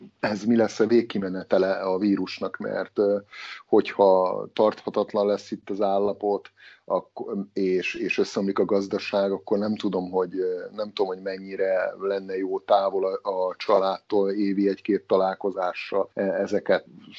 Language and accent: Hungarian; Hungary; moved away as an adult; now in United States; ti Panamában vagytok, mi az USA-ban, és azért Magyarországról jövünk, ahol a gyökereink vezetnek